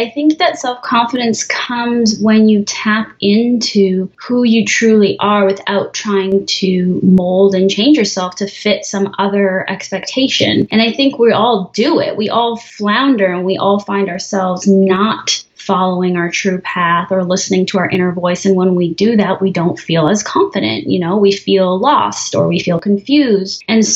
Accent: Canada; I always just said half white, half Japanese. And yeah, I mean, I'm pretty Canadian. I didn't really grow up with a lot of traditional Japanese culture or heritage. My grandparents aren't even from Japan. They were from BC.

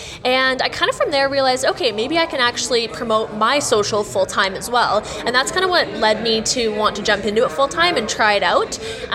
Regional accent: Canada; We're from Canada, so we traveled about 30 hours to get here.

